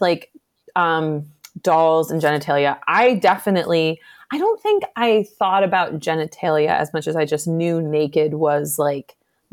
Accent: Iowa, United States; I am from Iowa.

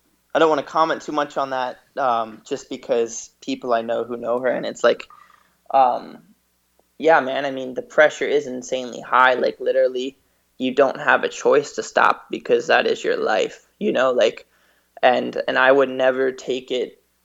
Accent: California, United States; I came from Northern California

